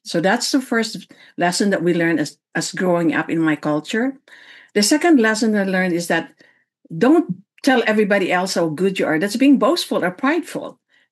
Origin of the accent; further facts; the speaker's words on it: Philippines; I am a Filipina. I came from a third world country where resources are limited. And I grew up in a family of 9 children